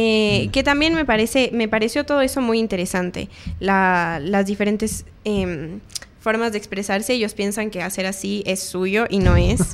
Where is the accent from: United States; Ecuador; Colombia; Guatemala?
Ecuador; Quito, Pichincha; Yo soy quiteña y...